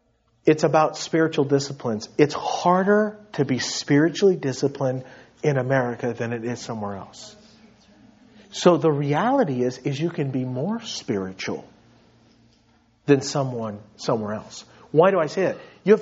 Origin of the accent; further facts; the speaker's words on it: Yorba Linda, California, United States; I'm an American. That which I despise, I am. I'm a yuppie. Man, I rip on yuppies. I'm a yuppie. I'm a Yorba Linden yuppie.